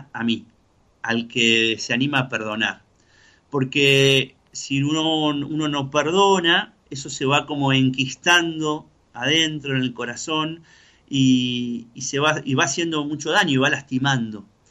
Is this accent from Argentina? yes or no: yes; Argentina; en nuestra historia como argentinos